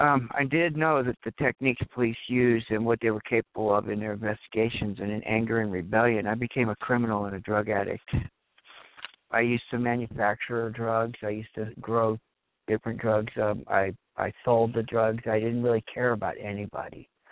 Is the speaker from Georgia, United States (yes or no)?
no; California, United States; now in Edwardsburg, United States; I live in Edwardsburg, Michigan. I was originally from California, where a lot of bad things happened to me.